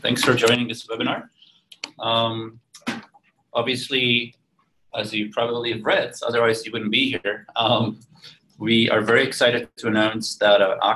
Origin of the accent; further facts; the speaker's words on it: Belgium; accent: funny accent; English is a second language; I'm originally from Belgium, which explains the funny accents.